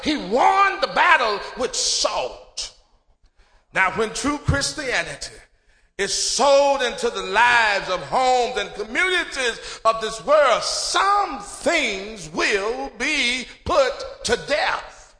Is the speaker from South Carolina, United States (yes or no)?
no; Memphis, Tennessee, United States; I grew up really in Memphis, where you walk outside. I had six sisters.